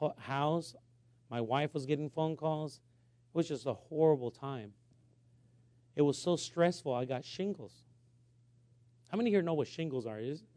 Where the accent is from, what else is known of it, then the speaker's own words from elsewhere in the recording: West Coast, United States; and I'm sorry to say he was from West Coast because I'm from West Coast